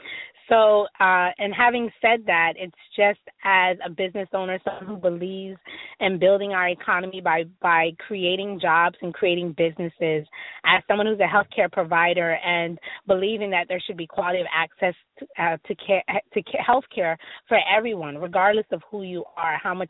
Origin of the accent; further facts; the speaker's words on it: Fort Lauderdale, Florida, United States; now in Miami, United States; And so as Miss Fort Lauderdale, it's really representing where I grew up. Yes, I was born in Miami. Yes, I am living back in Miami